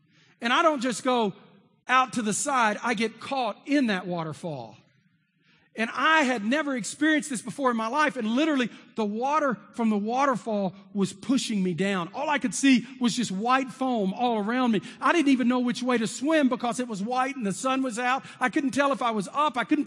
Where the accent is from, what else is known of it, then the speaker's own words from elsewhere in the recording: Texas, United States; I'm from Texas, guys. You know how we Texans are. We don't quit.